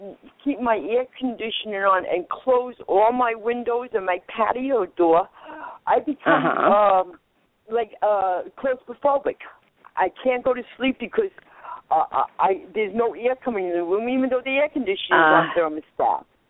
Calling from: California, United States; I'm calling from California.

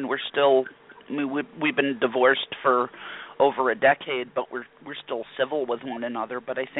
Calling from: Pennsylvania, United States; in Pennsylvania, and it is afternoon, and thank you for taking my call.

